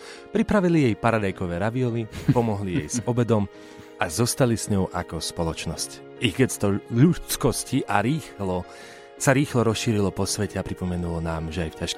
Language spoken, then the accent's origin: Slovak; Humenné, Prešov Region, Slovakia; ja som akože z východu, ale v humennom...